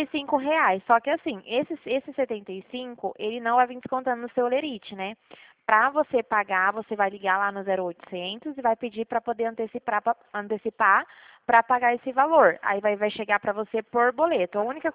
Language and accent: Portuguese; Dracena, São Paulo, Brazil; Eu sou de Dracena.